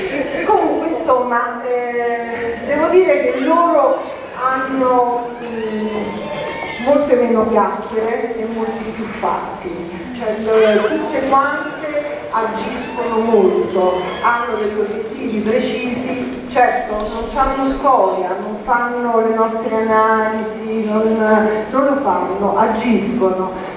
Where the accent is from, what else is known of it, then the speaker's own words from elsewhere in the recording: Rome, Lazio, Italy; Io sono di Roma